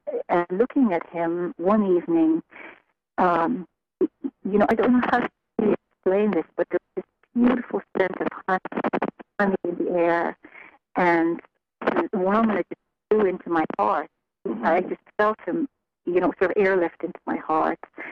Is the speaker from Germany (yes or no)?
no; Ireland; You know, I grew up in Ireland